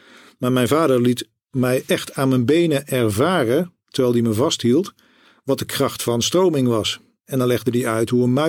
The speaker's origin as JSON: {"language": "Dutch", "town": "Hasselt", "region": "Overijssel", "country": "Netherlands", "tie": "born or raised there", "also_born_or_lived": "Oegstgeest", "said": "Want ik ben in Oegstgeest geboren. Mijn hele familie komt uit Katwijk. Daar liggen onze familieroutes. Maar toen ik 1,5 was, ben ik al naar Hasselt verhuisd. Dat ligt vlakbij Zwolle."}